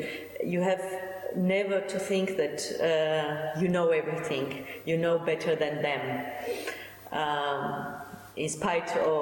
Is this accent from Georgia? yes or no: yes; Georgia; English is a second language; I am from Georgia and I work for a a local farmers organization there